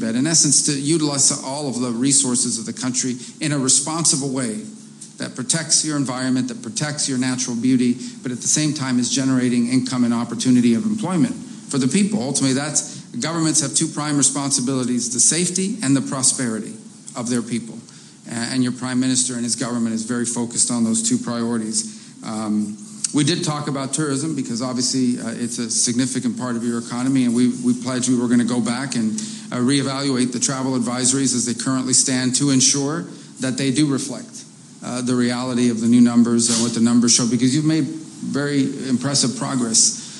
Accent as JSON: {"language": "English", "region": "Florida", "country": "United States", "said": "And in particular, my home state of Florida"}